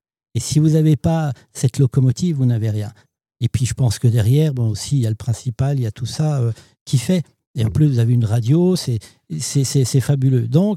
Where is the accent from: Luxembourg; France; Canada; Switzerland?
France; Grand Est; Et puis comme je suis des Vosges, je suis encore plus intéressé.